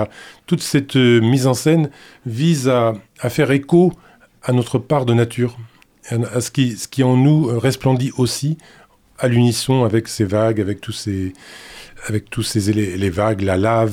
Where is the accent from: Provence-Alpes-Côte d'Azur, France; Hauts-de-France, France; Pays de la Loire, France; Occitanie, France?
Pays de la Loire, France; Angers; Moi, je suis d'Angers. Ma première rencontre avec l'art, c'était les affiches.